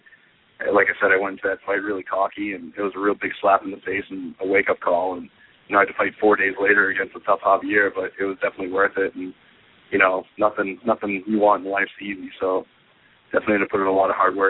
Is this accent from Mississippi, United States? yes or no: no; Massachusetts, United States; Yeah, I was from Mass.